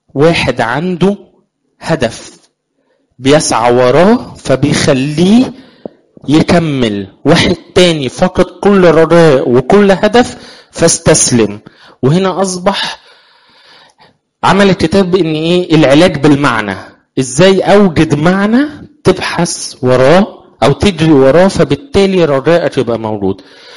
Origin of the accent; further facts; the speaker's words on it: Egypt; احنا كمصريين